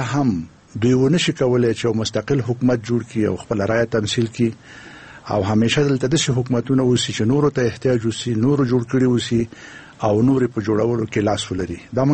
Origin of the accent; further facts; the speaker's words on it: Afghanistan; زه افغان یم